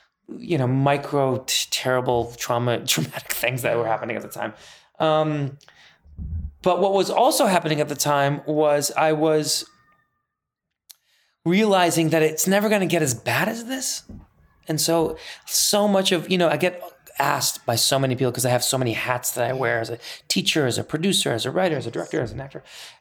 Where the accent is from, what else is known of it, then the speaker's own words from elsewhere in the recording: Northbrook, Illinois, United States; And I grew up in Northbrook, Glenview borderline.